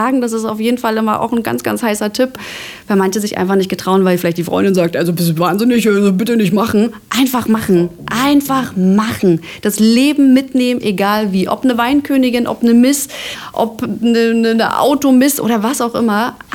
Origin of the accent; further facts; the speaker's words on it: Saxony, Germany; es wird immer meine Heimat bleiben. Ich fühle mich pudelwohl. Wir haben Wald, wir haben, Entschuldigung, wer ist denn bitte groß geworden mit, ich glaube, 4 oder 5 Seen? Wir sind da mit Rollschuhen hingekarrt, ob das jetzt zum Knappensee war, zum Silbersee, Senftenberger See